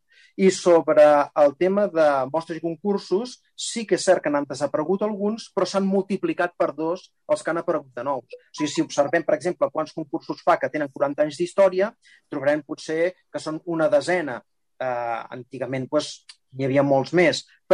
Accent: Sabadell, Catalonia, Spain; born there; jo que sóc nascut a Sabadell

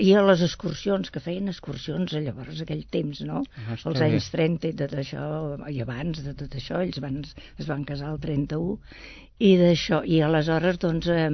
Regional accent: Sabadell, Catalonia, Spain; born there; Jo, vaig néixer a Sabadell. Em sembla que és el barri de Gràcia, que és el carrer Manso.

